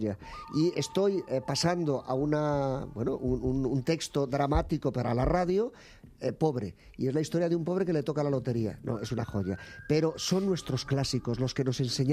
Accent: Madrid, Community of Madrid, Spain; born there; la Wikipedia pone... que nací en Talamanca y no es verdad, nací en Madrid

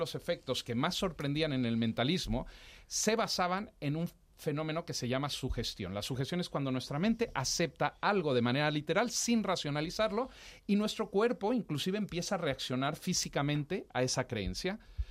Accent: Mexico; now in Madrid, Spain; Yo soy mexicano, para los que estaban preguntándose. Soy mexicano, pero mi padre era de aquí de Madrid, madre colombiana, y yo me vine hace 20 años, en el 2001, a Madrid.

